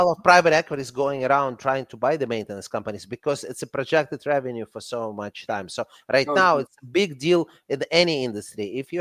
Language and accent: English; Russia; accent: Russian; English is a second language; And again, with my Russian accent, people are like, was it X or was it K?